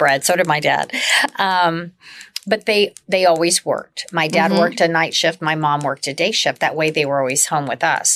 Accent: Beaumont, California, United States; Right outside of Palm Springs, a small town called Beaumont.

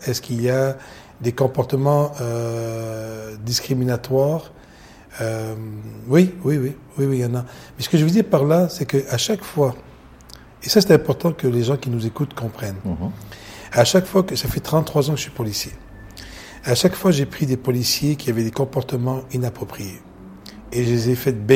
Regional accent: Abidjan, Côte d’Ivoire; je suis né à Abidjan, en Côte d'Ivoire, puis j'ai grandi et je suis d'origine libanaise.

